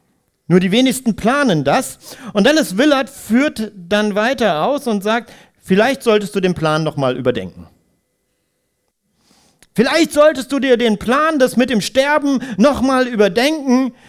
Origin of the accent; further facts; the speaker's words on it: Bad Harzburg, Lower Saxony, Germany; Ich bin in Bad Harzburg groß geworden